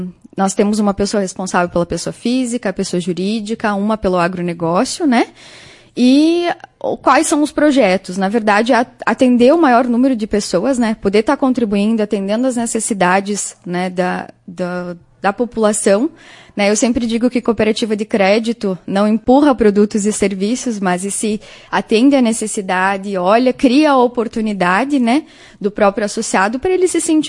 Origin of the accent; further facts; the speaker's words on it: Erechim, Rio Grande do Sul, Brazil; now in Soledade, Brazil; fazem um mês que estou aqui em Soledade, né, mas eu sou natural de Erechim.